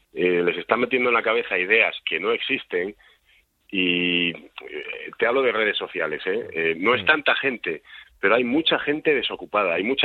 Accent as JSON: {"language": "Spanish", "country": "Spain", "accent": "Spanish", "moved": "yes", "said": "yo soy español, soy orgulloso de ser español y aunque viva fuera de España, seguiré siendo español toda mi vida. O sea, hablo 5 idiomas y los hablo todos con acento español. Pues soy español y me gusta ser español y me gusta mi país, aunque no viva en él."}